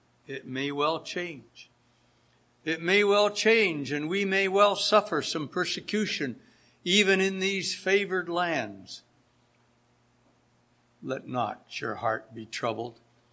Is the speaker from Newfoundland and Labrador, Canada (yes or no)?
no; Hamilton, Ontario, Canada; we used to have a Bible conference in the assembly where I grew up in Hamilton, Ontario.